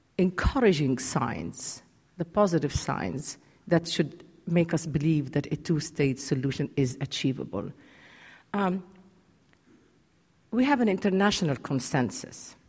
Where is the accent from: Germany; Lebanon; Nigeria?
Lebanon; English is a second language; now in United States; I do come from Lebanon, but I'm an American citizen